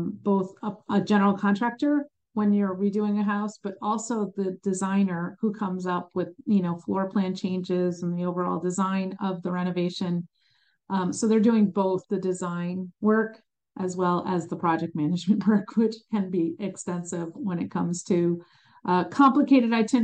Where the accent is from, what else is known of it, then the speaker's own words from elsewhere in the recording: New Jersey, United States; also born or lived in Chicago; now in Mooresville, United States; I grew up in New Jersey. I was born in Chicago, but grew up in New Jersey, and was the youngest of 3 kids, and now am a business owner, running a travel agency out of Mooresville, North Carolina.